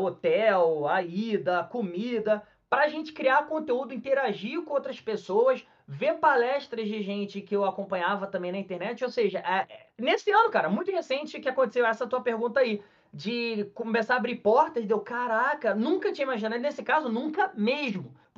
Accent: Duque de Caxias, Rio de Janeiro, Brazil; now in Curitiba, Brazil; Eu não sou de Curitiba, mas eu moro em Curitiba. Eu sou de Duque de Caxias, Rio de Janeiro. Mas eu tô morando em Curitiba aqui há bastante tempo.

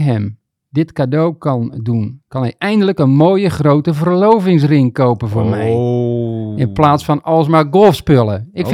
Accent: Rotterdam, South Holland, Netherlands; als Rotterdammer en seizoenkaarthouder van de aanstaande kampioen van Nederland.

